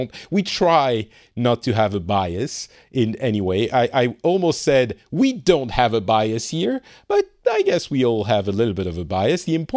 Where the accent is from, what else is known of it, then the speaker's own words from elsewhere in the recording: France; now in Finland; so I'm from France and I currently live in Finland